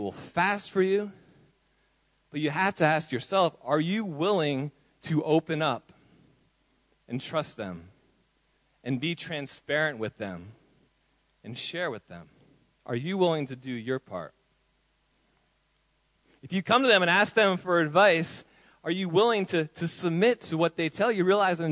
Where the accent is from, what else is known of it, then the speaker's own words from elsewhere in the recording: United States; In my home country, in America, all of those megachurch pastors that you're probably seeing in the news have built these huge churches